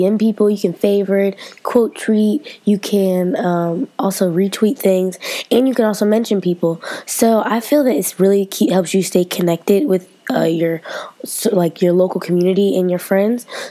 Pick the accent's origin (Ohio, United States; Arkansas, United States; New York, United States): Ohio, United States; Cleveland; So I'm from Cleveland, so it's a picture of a billboard in Cleveland with the Cavaliers.